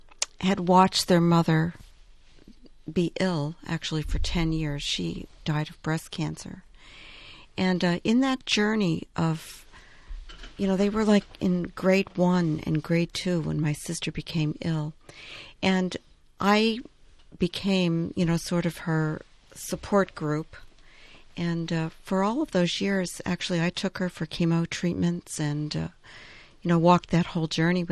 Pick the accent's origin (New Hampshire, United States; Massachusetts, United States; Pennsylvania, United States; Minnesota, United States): Pennsylvania, United States; also born or lived in Philadelphia, Pennsylvania; I grew up in central Pennsylvania, United States, and I lived in small country towns until I met this gentleman … where we moved, were married and moved to Philadelphia, Pennsylvania.